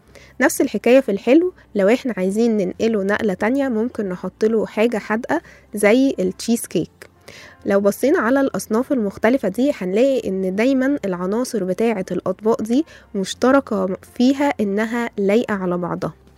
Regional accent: Egypt; حابة أستغل حبنا للأكل كمصريين وقد إيه إحنا بنحبه

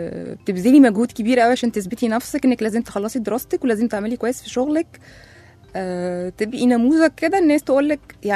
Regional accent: Egypt; أنا صحفية مصرية

